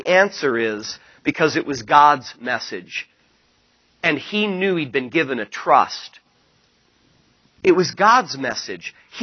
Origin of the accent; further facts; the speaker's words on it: Utah, United States; I went to public school, and in junior high and high school, I grew up in Utah. I was the only Christian in my school